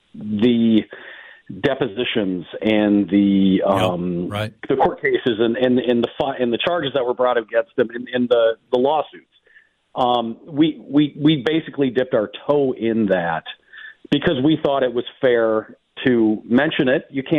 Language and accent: English; Canada; Oh, I'm from Canada.